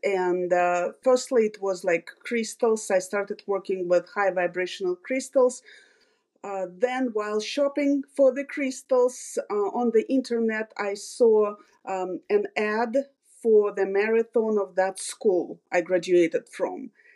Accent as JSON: {"language": "English", "country": "Russia", "moved": "as an adult", "lives_now": "Des Moines, United States", "said": "Originally, I'm from Russia. I moved to this country 24 years ago, and currently I reside in Des Moines, Iowa."}